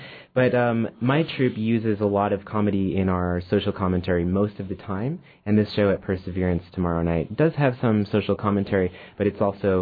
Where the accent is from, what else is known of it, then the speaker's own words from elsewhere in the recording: Juneau, Alaska, United States; I am an old Juneauite. I grew up here in Juneau, and it's good to be back.